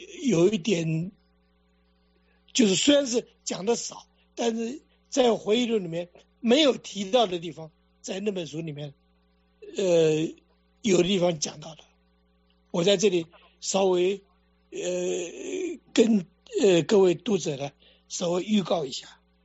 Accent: China; now in Japan; 尤其是我们中国人呢， 能够看得懂日文的话

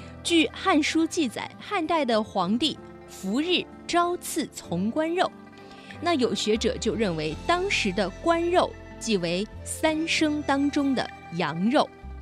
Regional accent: Nanjing, Jiangsu, China; 再来说说我们南京人

